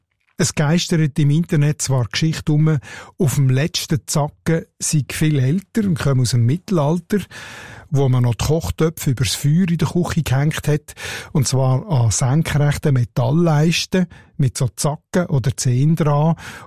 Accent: Solothurn, Switzerland; accent: Schwarzbubenland dialect; In meinem Dialekt ist ein Gutzi ein Bonbon, also ein Zucker, ein Zuckerli.

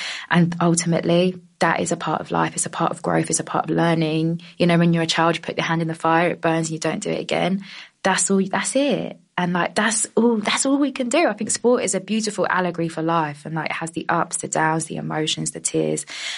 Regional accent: London, United Kingdom; I'm a Londoner, don't be silly.

